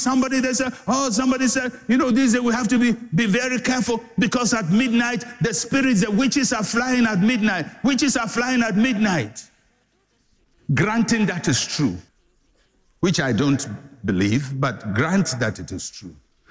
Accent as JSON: {"language": "English", "country": "Ghana", "tie": "born or raised there", "said": "I am a Ghanaian. I was born here. I'm born into the same culture."}